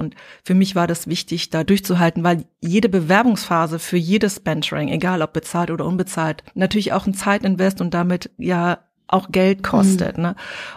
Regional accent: East Germany, Germany; Und ich bin in der DDR groß geworden.

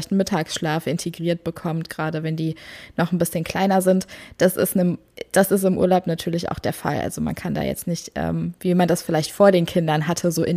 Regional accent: Wuppertal, North Rhine-Westphalia, Germany; Wir kommen ja beide aus Wuppertal, sind da aufgewachsen

